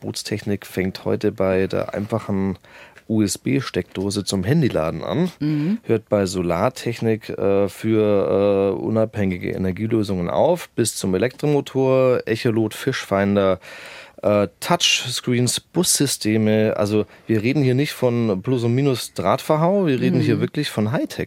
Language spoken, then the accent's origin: German; Augsburg, Bavaria, Germany; born there; Ja, tatsächlich, gebürtig in Augsburg